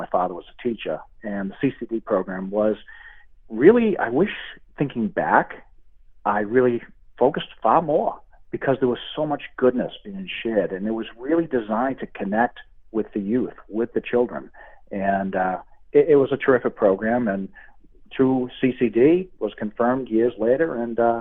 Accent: Brockton, Massachusetts, United States; I grew up in Brockton, Massachusetts, home of Rocky Marciano and marvelous Marvin Hagler, and there were five, my two parents and my two siblings growing up in our household.

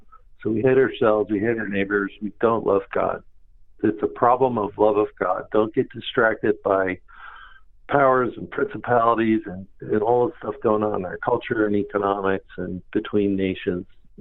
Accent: New Jersey, United States; By a kind of a quirk of growing up in New Jersey in the 60s

